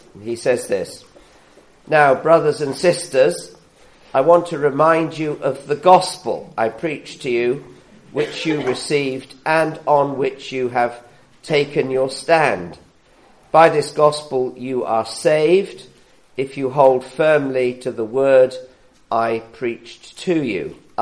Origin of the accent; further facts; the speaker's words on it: England, United Kingdom; Yeah, okay, so you can probably tell I'm from England. I live down near a place called Chipping Norton.